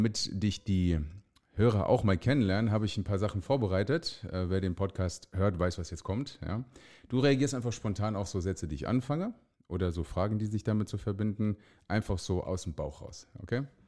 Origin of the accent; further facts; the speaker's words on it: Frankfurt, Hesse, Germany; Ich bin auch in Frankfurt groß geworden.